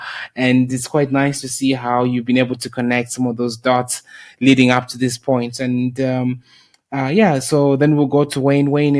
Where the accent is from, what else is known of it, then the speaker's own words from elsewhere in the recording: South Africa; I grew up in South Africa. I lived in South Africa for about 8 years